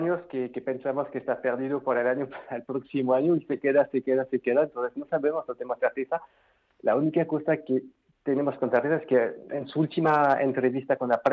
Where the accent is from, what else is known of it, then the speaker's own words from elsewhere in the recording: Marseille, Provence-Alpes-Côte d'Azur, France; Spanish is a second language; Yo soy de Marsella